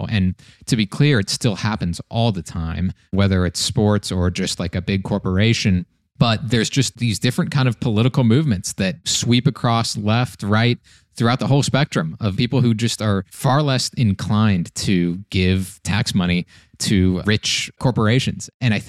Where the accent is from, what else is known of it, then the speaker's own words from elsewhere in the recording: Kansas City, United States; Kansas City is where I'm originally from. I'm from the Kansas City area.